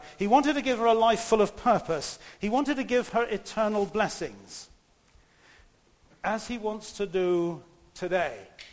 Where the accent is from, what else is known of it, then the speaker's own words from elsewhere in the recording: South West England, United Kingdom; I come from Dorset and it's Sychar down there